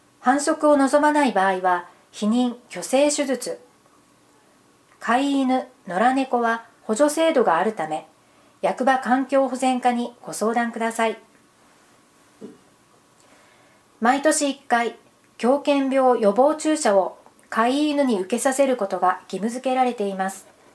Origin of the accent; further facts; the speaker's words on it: United States; Japanese is a second language; now in Japan; 日本に来たとき、 私はこの文化に驚いたことを覚えています。アメリカは美味しければ感想は言わずに料理に